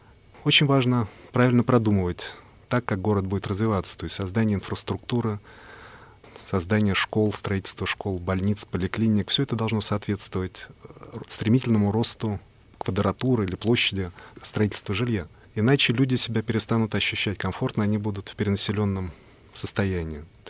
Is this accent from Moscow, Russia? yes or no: yes; Moscow, Russia; я как москвич хотел бы сказать, что наш город развивается в очень правильном направлении.